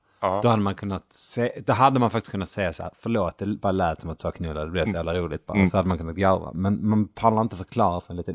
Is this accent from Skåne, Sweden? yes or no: yes; Malmö, Skåne, Sweden; moved away as an adult; also born or lived in Sunne; Och så växte jag upp i Malmö. När jag var 20 så träffade jag mitt ex och så flyttade vi till Värmland där hon kom ifrån